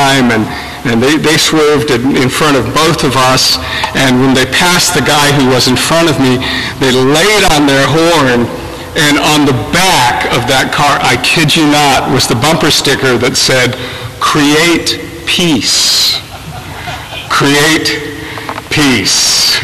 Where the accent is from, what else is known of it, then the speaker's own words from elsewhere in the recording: California, United States; Frankly, as a Californian born and bred, I saw how some former hippies turned out